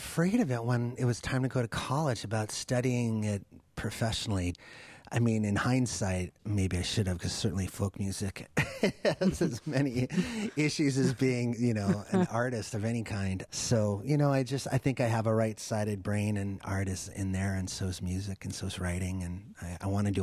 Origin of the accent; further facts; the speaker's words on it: Maine, United States; I am, yeah. I'm from Maine.